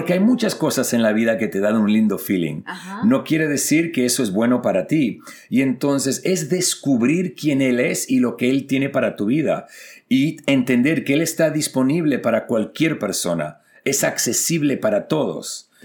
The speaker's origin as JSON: {"language": "Spanish", "town": "Sydney", "region": "New South Wales", "country": "Australia", "tie": "born or raised there", "said": "Mis padres emigraron desde Buenos Aires, Argentina, a Sydney en el 74. Así que yo soy australiano de nacimiento y crecí en Australia"}